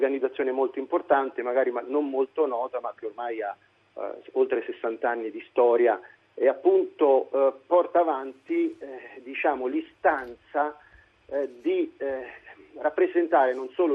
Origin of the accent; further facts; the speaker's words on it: Assisi, Umbria, Italy; più che da cittadino umbro, sono di Assisi, evidentemente conosco per esperienza diretta che significa il terremoto